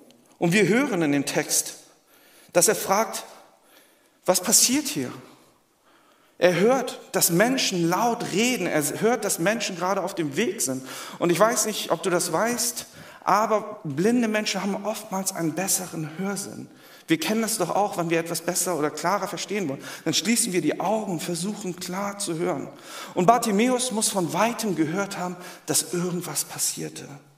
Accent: Hamburg, Germany; Etwas, was wir als Hamburger, glaube ich, auch oftmals auf unseren Straßen sehen.

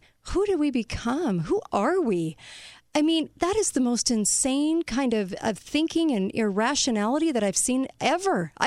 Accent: United States; I'm an American.

